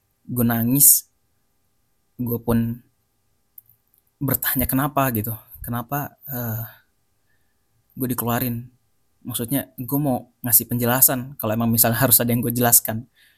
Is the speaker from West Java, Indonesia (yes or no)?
no; Bali, Indonesia; gue harus bilang sama orang-orang yang udah support gue di Bali saat itu di kampung gue